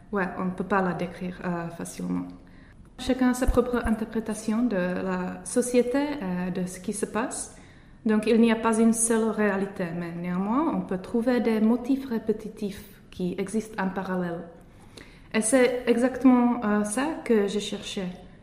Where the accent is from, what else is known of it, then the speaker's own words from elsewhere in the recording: Czechia; French is a second language; moved away as an adult; now in Netherlands; Je viens de la République tchèque où j'ai reçu le Master 2 de psychologie.